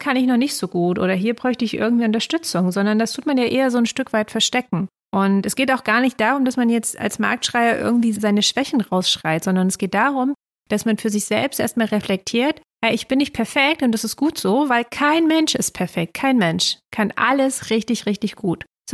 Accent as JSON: {"language": "German", "region": "East Germany", "country": "Germany", "tie": "born or raised there", "said": "Ich bin ja in Ostdeutschland aufgewachsen"}